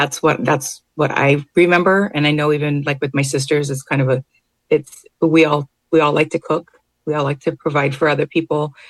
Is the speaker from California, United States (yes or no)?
no; Hawaii Kai, Hawaii, United States; I grew up in Hawaii Kai.